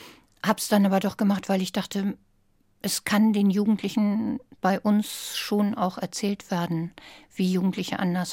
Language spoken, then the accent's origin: German; Germany; Ich komme aus Deutschland.